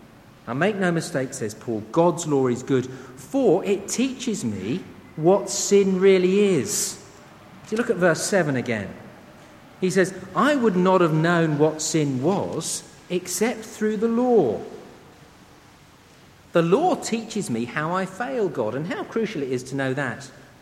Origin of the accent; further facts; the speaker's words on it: England, United Kingdom; me, being an Englishman, love to have my tea made in a teapot